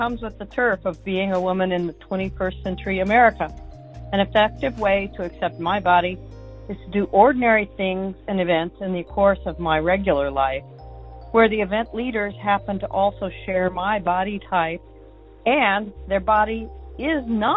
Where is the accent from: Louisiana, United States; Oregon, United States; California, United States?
Oregon, United States; Eugene; from Eugene, Oregon